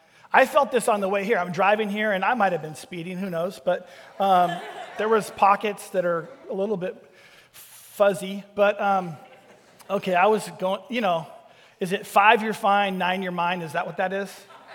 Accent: Vancouver, Washington, United States; So I grew up in Vancouver till sixth grade.

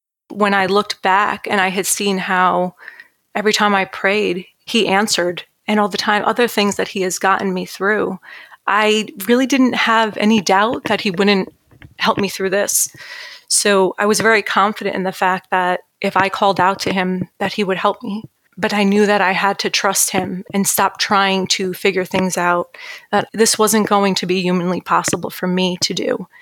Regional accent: New Jersey, United States; now in Texas, United States; I moved from New Jersey. I'm from New Jersey originally, and I moved to Texas with my boyfriend at the time.

